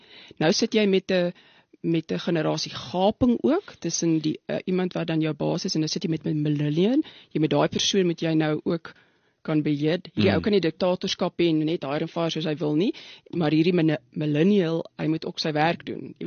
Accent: Strand, Western Cape, South Africa; also born or lived in Pretoria; Dit is toch interessant, ek is in Pretoria gebore, maar ons is toe in die strand het ek groot geword

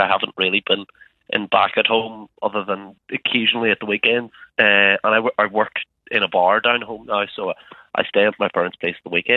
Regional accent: Northern Ireland, United Kingdom; I come from South Armagh, so kind of anybody who didn't really go to university, up until about 25, plus sometimes later, usually do live at home.

